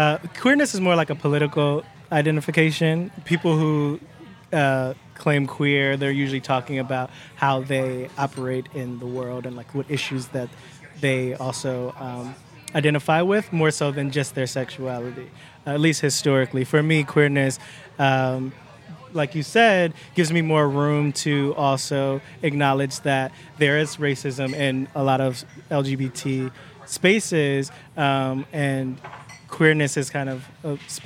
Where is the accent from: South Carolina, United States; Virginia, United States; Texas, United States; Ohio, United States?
Ohio, United States; Cleveland; Cleveland. And, yep.